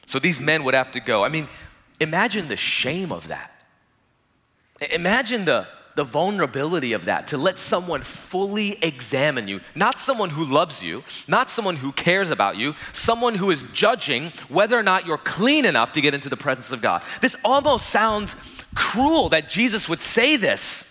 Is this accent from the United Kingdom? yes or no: no; India; And I'm from India. We know how to throw weddings too